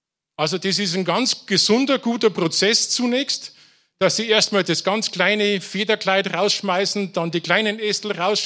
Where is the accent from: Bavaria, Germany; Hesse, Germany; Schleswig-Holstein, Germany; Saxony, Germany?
Bavaria, Germany; Pullach; geboren oder aufgewachsen in der Nähe hier von München, Pullach im Isartal, da liegen meine biologischen Wurzeln.